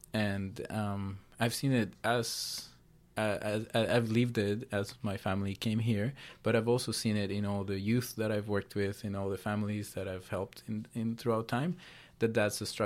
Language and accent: English; Colombia; because I'm from Colombia